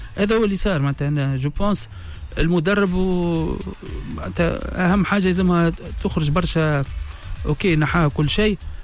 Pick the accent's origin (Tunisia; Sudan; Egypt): Tunisia; انا المشكله اللي عندنا في تونس ما نعرفوش صراحه